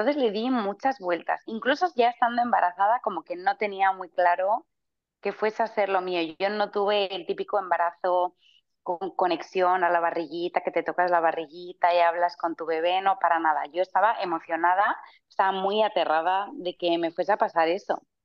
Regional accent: Spain; yo soy española y hablo muy mal

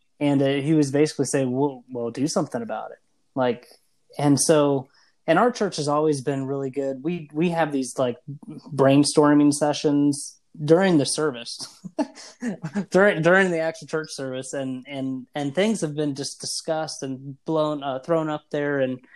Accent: Circleville, Ohio, United States; I said, you know, I'm from Circleville, Ohio, everybody, they're like, oh, the drugs are just so bad there.

